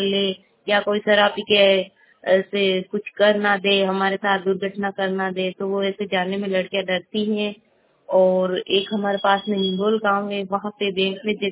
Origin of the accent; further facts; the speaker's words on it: Bikarlai, Rajasthan, India; मेरा गांव बिकरलई है और मेरा थाना जेतारण लगता है।